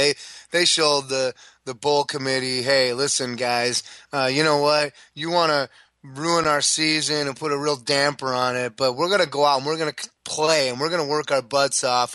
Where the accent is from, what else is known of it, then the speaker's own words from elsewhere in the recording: Wisconsin, United States; I'm from Wisconsin, went to Minnesota, and obviously it's good to see the Big Ten come out and play well.